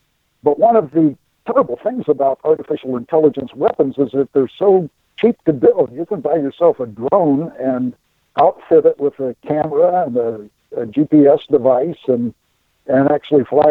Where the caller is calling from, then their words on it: Waco, Texas, United States; I'm calling you from beautiful downtown Waco, Texas.